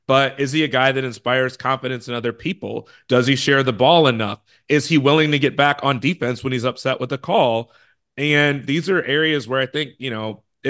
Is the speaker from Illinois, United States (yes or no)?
yes; Chicago, Illinois, United States; you know, I'm from Chicago. My best friends are big Bulls fans.